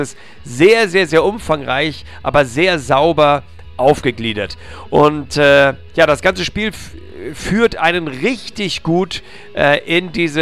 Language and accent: German; Hamburg, Germany